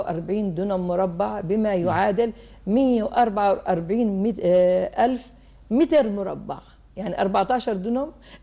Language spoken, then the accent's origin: Arabic; Jerusalem, Palestine; أنا لأني من سكان البلد القديمة، من مواليد البلد القديمة ومن سكان البلد القديمة، أنا ولدت بحي درويش اسمه بالبلد القديمة قرب المسجد الأقصى، ولكن كنت أخرج من الباب على الأقصى مباشرة، ترعرعنا في هذا المكان، تربينا بهذا المكان